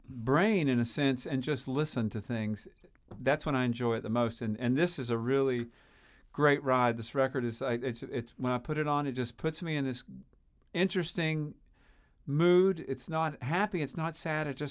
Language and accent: English; Knoxville, Tennessee, United States; I grew up in Knoxville. I was born here, in fact, and raised here.